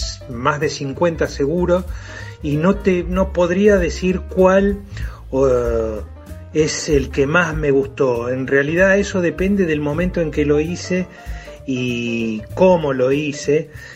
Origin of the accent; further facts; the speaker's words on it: Rosario, Santa Fe, Argentina; now in Buenos Aires, Argentina; hice Bellas Artes en la ciudad de Rosario, de donde yo soy, y empecé a trabajar desde muy joven en agencias de publicidad, en revistas y en diarios. Desde el año 1985 me vine a Buenos Aires